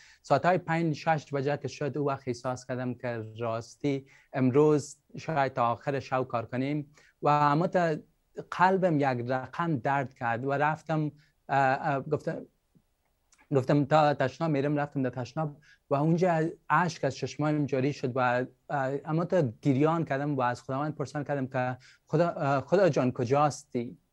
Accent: Afghanistan; moved away; ما کسایی که از افغانستان هستیم، در افغانستان تولد شدیم،

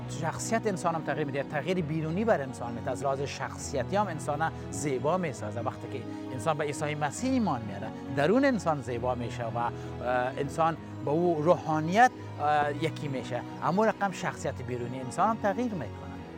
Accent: Kabul, Afghanistan; زمان بچگی و جوانی و نوجوانی مرا در شهر زیبای کابل سپری کردیم. همچنان در یک خانواده تقریبا متعصب مذهبی به دنیا آمدیم

